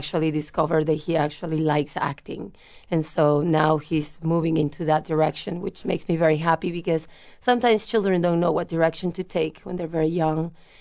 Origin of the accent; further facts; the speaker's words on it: Peru; I'm from Peru originally.